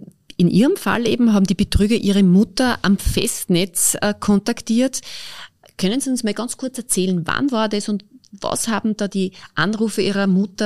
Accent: Upper Austria, Austria; bei uns in Oberösterreich.

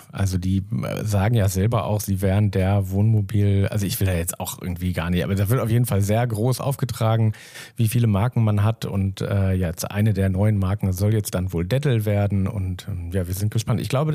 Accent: Lower Saxony, Germany; ich komme ja eigentlich aus der Region da oben, Niedersachsen, Hameln, Hannover, so die Ecke. Und das war mir damals überhaupt nicht bewusst, dass ich Norddeutscher bin. Aber von hier aus sieht das natürlich so aus. Und als ich dann irgendwann nach Bayern gekommen bin

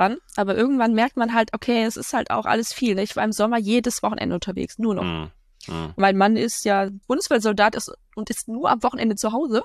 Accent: North Rhine-Westphalia, Germany; Ich komme aus dem Ruhrgebiet, Leute. Da im Ruhrgebiet macht man das so.

